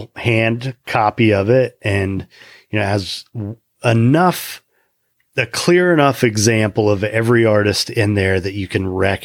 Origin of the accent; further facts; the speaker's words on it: Indiana, United States; now in Palm Beach County, United States; So I grew up in Indiana, and I've been in Florida for 24 years now.